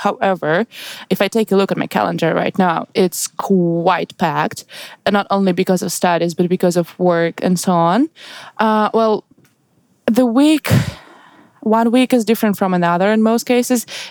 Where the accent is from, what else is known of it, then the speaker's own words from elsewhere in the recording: Saint Petersburg, Russia; now in Germany; I was born and raised in St. Petersburg. Before coming to Germany, I was studying for 2 years in Russian university in Leti